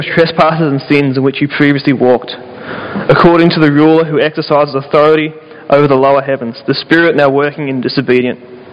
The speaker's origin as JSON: {"language": "English", "country": "Australia", "said": "One of the things we love as an Aussie is a good old underdog story, the good rags to riches."}